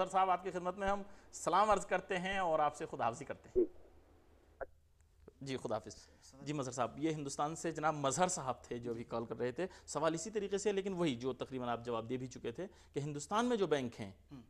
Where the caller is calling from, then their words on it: Delhi, India; بات کر رہا ہوں دہلی سے،